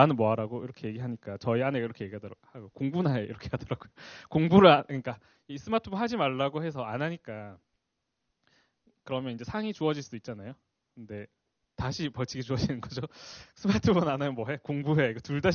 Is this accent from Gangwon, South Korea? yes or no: no; Busan, South Korea; 제가 이제 부산에서 되게 저는 부산 출신인데 부산에서 되게 유명한 학원이 있었는데